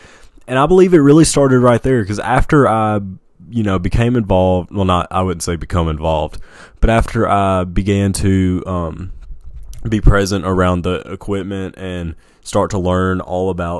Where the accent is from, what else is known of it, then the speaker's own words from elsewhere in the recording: Tennessee, United States; Nutbush is where … was born. I grew up in Haywood County. And there's a farm out there that I used to go to all the time.